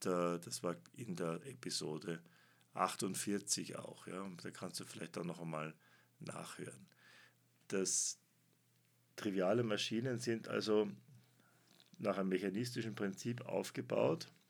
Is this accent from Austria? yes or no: yes; Austria; aber ich bin ein wenig verkühlt, wie man bei uns in Österreich sagt.